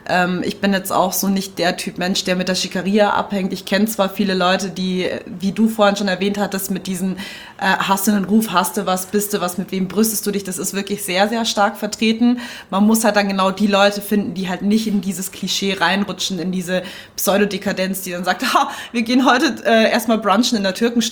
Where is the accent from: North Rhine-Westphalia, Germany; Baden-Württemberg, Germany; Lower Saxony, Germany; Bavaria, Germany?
Bavaria, Germany; Munich; also ich bin in München groß geworden